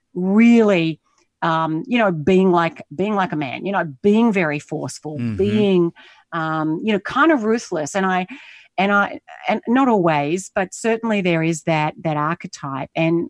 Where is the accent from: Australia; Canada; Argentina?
Australia; moved away as an adult; also born or lived in United States; now in Singapore; I am Australian. I'm currently based in Asia, in Singapore. I lived in the US for 11 years and I'm constantly on planes traveling around the world.